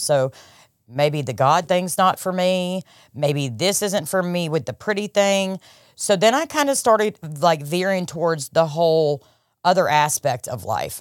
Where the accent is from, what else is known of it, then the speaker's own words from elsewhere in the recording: New Hampshire, United States; now in Alabama, United States; Okay, so I moved from New Hampshire to Alabama. So here I am. First off, I'm the Yankee. I sound different than everybody.